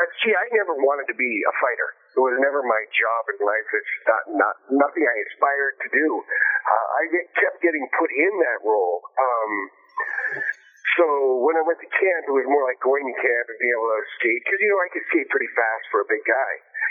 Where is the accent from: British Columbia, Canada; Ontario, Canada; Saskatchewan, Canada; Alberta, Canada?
Alberta, Canada; St. Albert; And I'm from St. Albert, so it was like going back home.